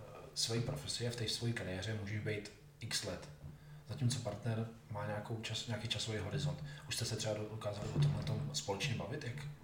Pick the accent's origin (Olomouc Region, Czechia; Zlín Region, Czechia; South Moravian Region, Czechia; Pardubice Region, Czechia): Pardubice Region, Czechia; Pardubice; tak já jsem asi maloměšťák, pocházím z Pardubic, žiju v Pardubicích, jsem tam spokojený.